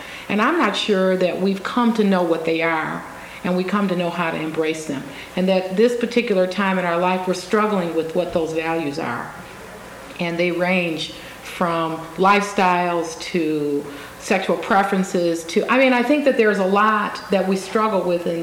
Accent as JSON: {"language": "English", "country": "United States", "said": "I'm an American, and I love being an American."}